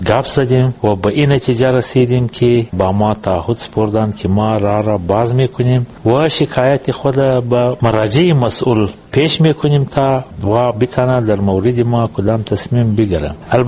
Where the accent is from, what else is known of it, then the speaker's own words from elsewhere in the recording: Afghanistan; ما افغان هستیم